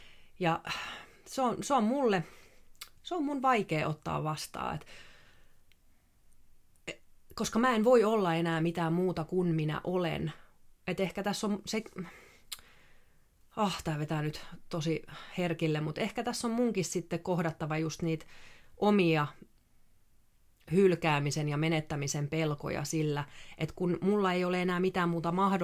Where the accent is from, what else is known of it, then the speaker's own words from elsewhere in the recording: Vantaa, Uusimaa, Finland; mä oon ihan tavallinen ja mä oon vaan Vantaalta